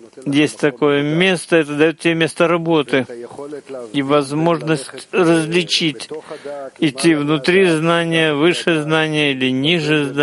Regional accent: Romania; Russian is a second language; И как вы все знаете, я из Румынии

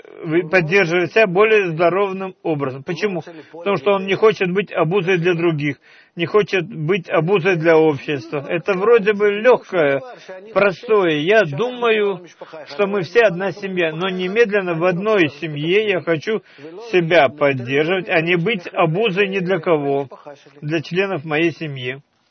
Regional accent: Russia; moved away; Когда я приехал из России, я там все это изучал с детства

